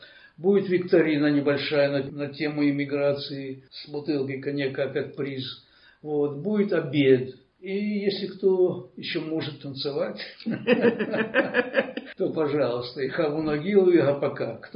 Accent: Belarus; now in Australia; Я уезжал не с Украины, а из Белоруссии

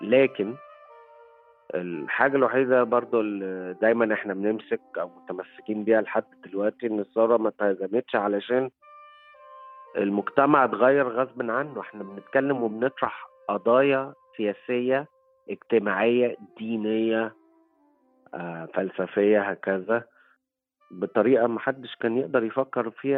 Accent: Egypt; لكن في الآخر هويتي أنا مصري وافتخر يعني

